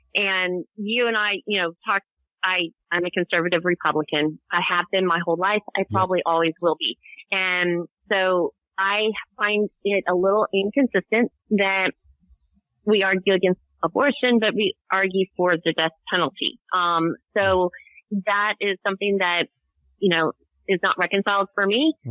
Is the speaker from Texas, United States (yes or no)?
yes; Texas, United States; And I was born and raised in Texas.